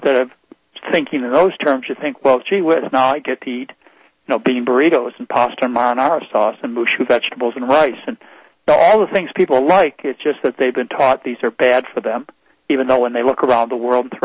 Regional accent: Michigan, United States; I was raised in Michigan. Okay. I was raised in Michigan, Midwest, parents who really cared about me, fortunately.

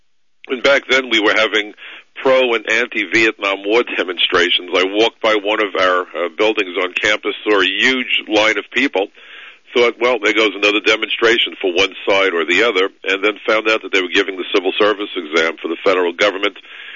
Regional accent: New York, United States; Well, I'm a New Yorker, and I had gone to Brooklyn College in New York

